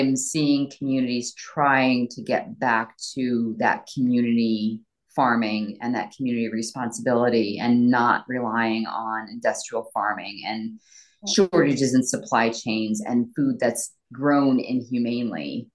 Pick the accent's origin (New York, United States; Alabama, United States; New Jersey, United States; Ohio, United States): New Jersey, United States; now in Massachusetts, United States; I kind of grew up with it. Yeah. And I came up from New Jersey, which is the garden state, and came up to Massachusetts.